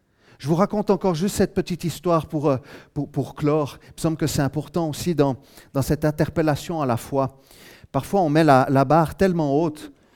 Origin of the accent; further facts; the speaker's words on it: La Chaux-de-Fonds, Neuchâtel, Switzerland; born there; Je suis né à La Chaux-de-Fonds donc.